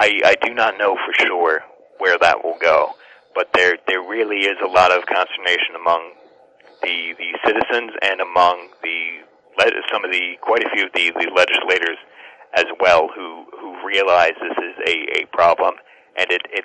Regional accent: New Jersey, United States; they did this in my home state of New Jersey, out of all places

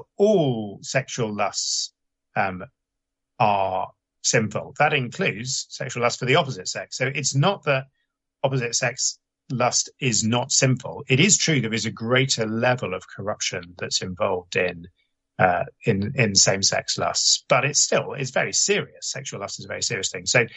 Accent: United Kingdom; I'm British, and so I focus on some of the terminology on this side of the Atlantic isn't quite the same

